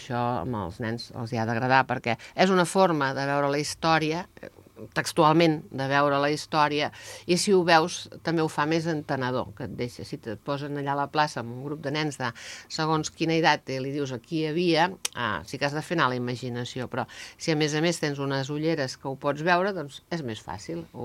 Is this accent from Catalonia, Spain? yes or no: yes; Catalonia, Spain; Nosaltres som del Penedès